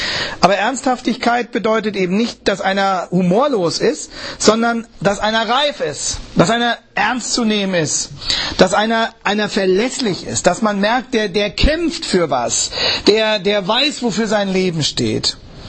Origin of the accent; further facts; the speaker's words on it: Hanover, Lower Saxony, Germany; Sie wissen ja, ich komme aus Hannover.